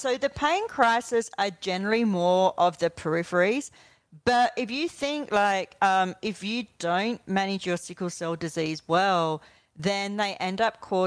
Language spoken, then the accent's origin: English; Adelaide, South Australia, Australia; Oh, I'm from Adelaide.